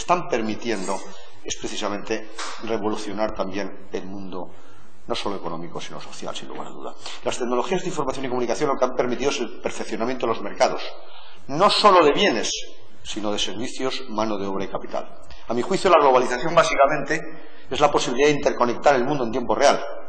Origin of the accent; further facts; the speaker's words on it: Valencian Community, Spain; soy valenciano y por tanto puedo volver a mi tierra y además economista.